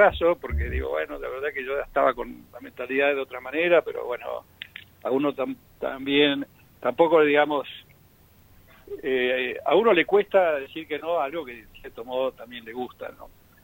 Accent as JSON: {"language": "Spanish", "town": "Bahía Blanca", "region": "Buenos Aires Province", "country": "Argentina", "tie": "born there", "also_born_or_lived": "Bariloche", "moved": "as an adult", "said": "Yo nací en Bahía Blanca, en calle Soler, al 300 vivía. Bueno, más precisamente nací en la Maternidad del Sur, que está en la esquina."}